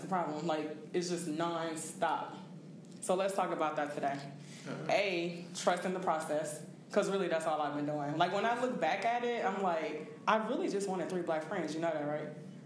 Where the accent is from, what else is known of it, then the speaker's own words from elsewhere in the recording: Texas, United States; now in Thailand; move abroad from the first time from Texas, which we are both from Texas.